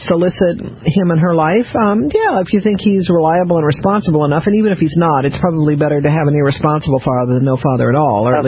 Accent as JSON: {"language": "English", "country": "United States", "said": "I'm an American. I don't do this stuff."}